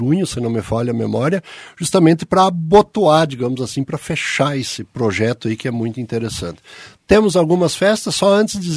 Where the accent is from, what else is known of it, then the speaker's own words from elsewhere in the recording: Monte Alegre dos Campos, Rio Grande do Sul, Brazil; born there; Lá em Monte Alegre dos Campos, a minha terra